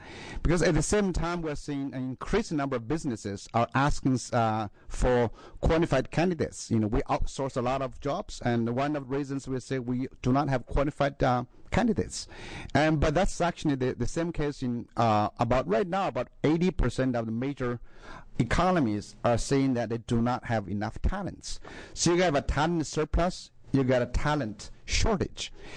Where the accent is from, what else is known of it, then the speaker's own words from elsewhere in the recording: China; English is a second language; also born or lived in Illinois / Michigan / New York; now in Eugene, United States; I just want to first let you know that I'm from China. I actually, Oregon was my first home in the U.S. I came here in 1992.